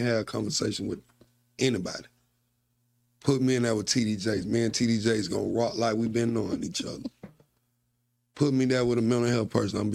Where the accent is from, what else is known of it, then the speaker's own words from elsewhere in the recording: Atlanta, Georgia, United States; I mean, I'm from Atlanta, baby. We got the gift of gab.